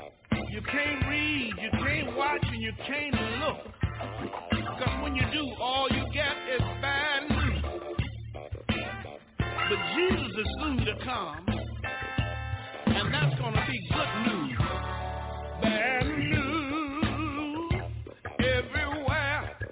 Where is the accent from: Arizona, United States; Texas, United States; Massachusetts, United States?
Texas, United States; Houston; When I think about my hometown in Houston, Texas, there was five beautiful little children one day playing around in the house.